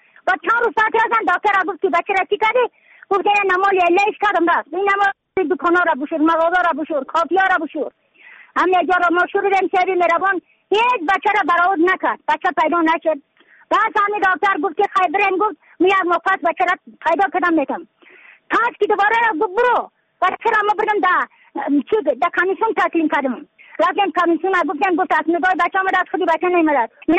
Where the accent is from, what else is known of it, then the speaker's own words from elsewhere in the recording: Badakhshan, Afghanistan; از بدخشان هستم، مرکز بدخشان ولسوالی اکل پایان.